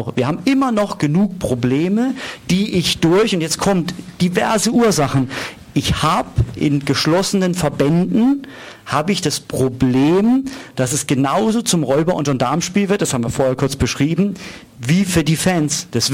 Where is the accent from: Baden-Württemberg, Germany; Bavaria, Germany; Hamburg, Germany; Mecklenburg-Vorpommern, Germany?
Baden-Württemberg, Germany; Mannheim; Auch ich bin in Mannheim Innenstadt groß geworden, es war früher ganz anders wie jetzt.